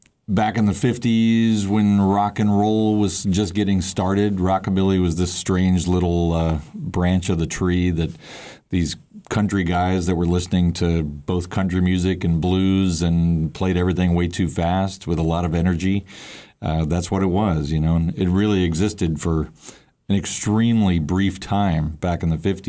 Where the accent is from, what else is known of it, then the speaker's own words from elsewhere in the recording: Columbia, Missouri, United States; moved away as an adult; also born or lived in St. Louis; now in Los Angeles, United States; I was born in St. Louis, raised in Columbia, Missouri.